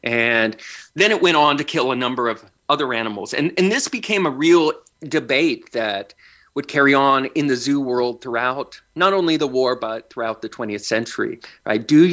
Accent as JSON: {"language": "English", "town": "Tulsa", "region": "Oklahoma", "country": "United States", "tie": "born or raised there", "said": "In my hometown of Tulsa, we had a giraffe that died in 2009 after suffering a broken neck in transit."}